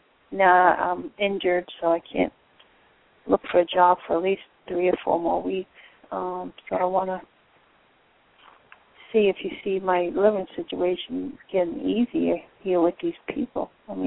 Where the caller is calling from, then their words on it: Florida, United States; from Florida.